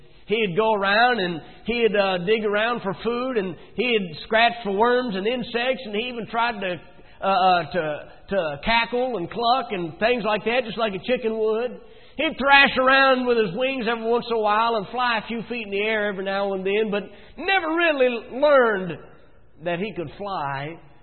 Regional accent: West Virginia, United States; You have to understand, I'm from West Virginia. We do things a little differently in West Virginia than the rest of the world does.

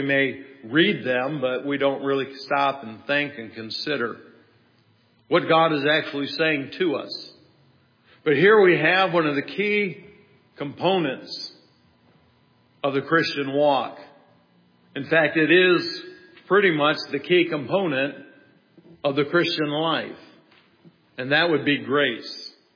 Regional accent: Michigan, United States; You can't tell I'm from Michigan.

